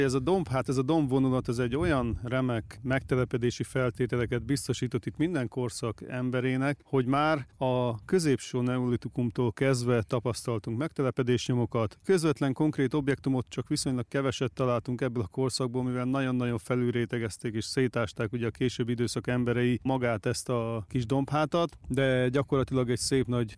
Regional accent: Szeged, Csongrád-Csanád, Hungary; én szegedi gyerek vagyok, nekünk mindig dél felé folyt a Tisza

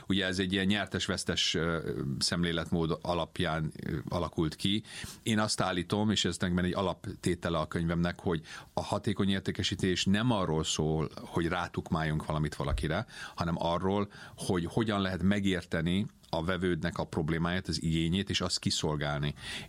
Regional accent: United States; Igen, hát ugye én az Egyesült Államokban születtem, ott nőttem fel, magyar szülők gyermeke vagyok

